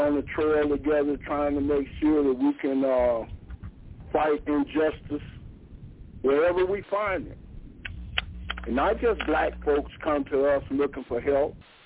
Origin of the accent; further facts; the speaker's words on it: Atlanta, Georgia, United States; you know, I'm from Georgia, guys. I'm from Atlanta.